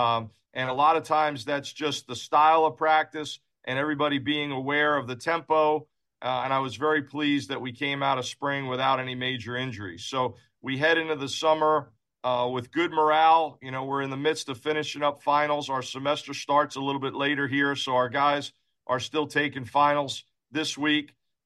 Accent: New York City, New York, United States; You know, I was a blue-collar kid growing up in Staten Island, New York, and was the first one in my family to go away to college.

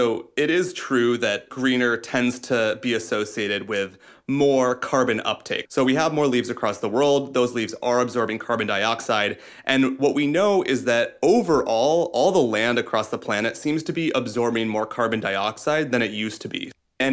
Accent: Iowa, United States; so I'm from Iowa, we have these giant cornfields and giant monocultures of soybeans.

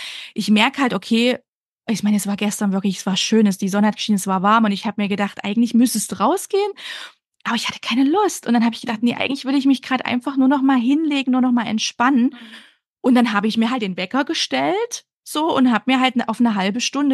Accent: Baltic coast, Germany; born there; Ich bin ja auch an der Ostsee geboren und ja, bin ja so ein Wassermensch.

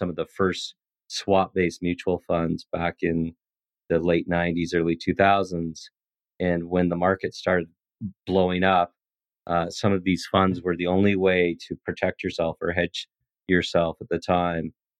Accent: Western Canada, Canada; Well, look, I was born and raised in Western Canada, which is as far from the financial services and fintech world as you can be.

